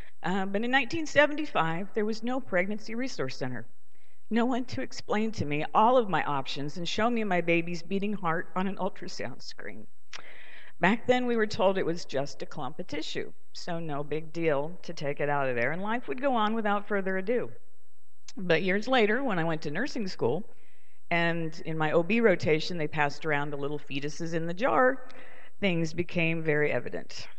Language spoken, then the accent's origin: English; Astoria, Illinois, United States; I grew up here in Astoria a long time ago